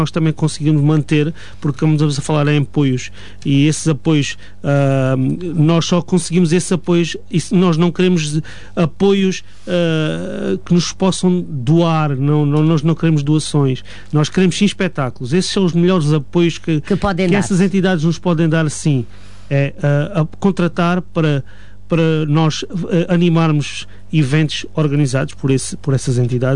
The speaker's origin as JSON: {"language": "Portuguese", "town": "Vidigueira", "region": "Alentejo", "country": "Portugal", "said": "Sou alentejano, levo o Alentejo comigo em todo o lado."}